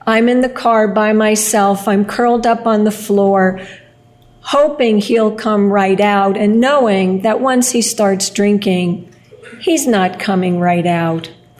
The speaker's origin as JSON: {"language": "English", "town": "Bayonne", "region": "New Jersey", "country": "United States", "tie": "born or raised there", "said": "I grew up in Bayonne, New Jersey. We moved out to the suburbs. You know, we moved to the suburbs."}